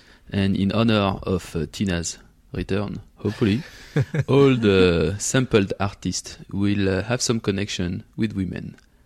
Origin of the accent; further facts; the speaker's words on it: France; accent: French; you hid your wife from me because you were scared that she would be seduced by my sexy French accent.